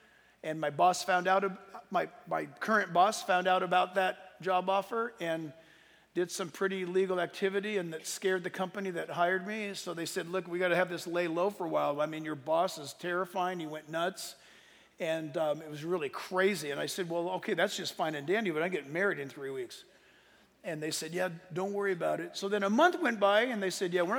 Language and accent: English; San Diego, California, United States; And so Lisa was from Anaheim and I was from San Diego, but then both of us, of course, being in Orange County, God brought us together.